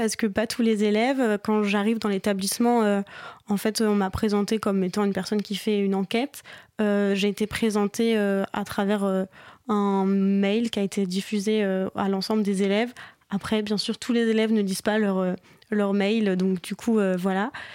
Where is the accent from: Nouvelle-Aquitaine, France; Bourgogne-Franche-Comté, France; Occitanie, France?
Bourgogne-Franche-Comté, France; Moi, à la base, je viens donc de Bourgogne